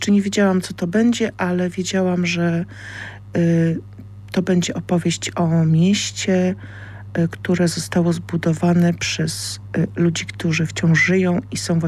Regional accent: Kraków, Lesser Poland, Poland; bo ja wychowałam się na Kazimierzu i z tego Kazimierza wywędrowałam do Nowej Huty

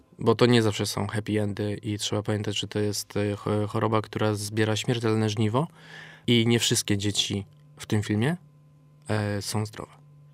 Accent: Kraków, Lesser Poland, Poland; Jestem z Krakowa też, jestem dumnym krakowianinem.

